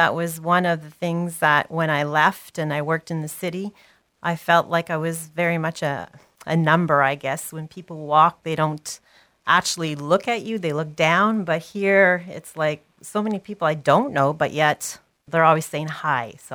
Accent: Sturgeon Falls, Ontario, Canada; And for me, my hometown was always Sturgeon Falls, and they found that funny. Because hometown for my kids was Toronto, you know, but hometown for me was Sturgeon. So I knew I'd come back.

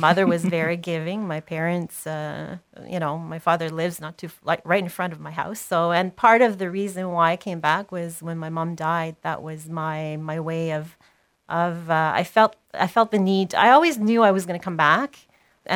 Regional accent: Sturgeon Falls, Ontario, Canada; And for me, my hometown was always Sturgeon Falls, and they found that funny. Because hometown for my kids was Toronto, you know, but hometown for me was Sturgeon. So I knew I'd come back.

